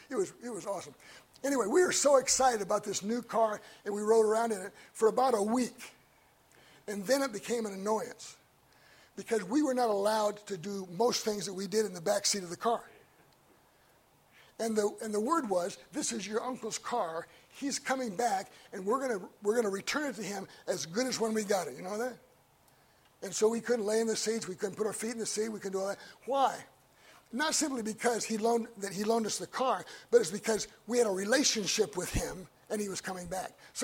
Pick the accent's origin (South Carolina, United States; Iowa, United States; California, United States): Iowa, United States; Des Moines; When I was growing up in Des Moines, my dad was a tool and die maker. We didn't have a lot of money.